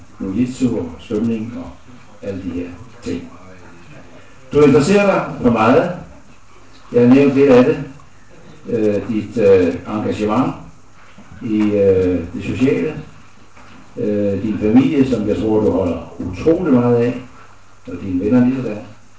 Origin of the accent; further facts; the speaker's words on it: Slagelse, Zealand, Denmark; born there; Jeg er ikke født i 49, men jeg er født i Slagelse.